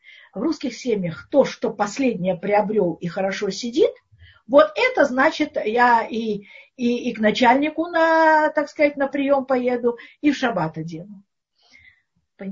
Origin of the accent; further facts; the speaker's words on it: Moscow, Russia; мы же из Москвы, из России, мы не, так сказать, горские евреи